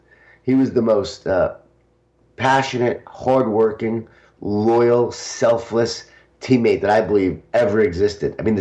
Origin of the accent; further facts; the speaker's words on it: Smithtown, New York, United States; I was a high school athlete in Long Island, New York. I grew up in Smithtown, New York, Jewish Italian family, a lot of food, a lot of guilt, a lot of wine, a lot of whining